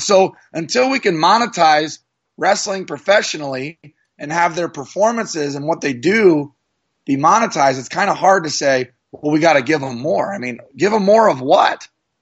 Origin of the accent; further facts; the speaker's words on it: Columbus, Ohio, United States; and I'm from Columbus, went to Ohio State, so obviously that's cool.